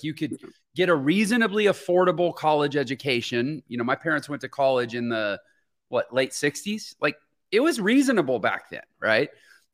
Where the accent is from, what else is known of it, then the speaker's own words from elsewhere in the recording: Houston, Texas, United States; I'm from Houston, Texas originally. I grew up, I am so blessed in so many ways.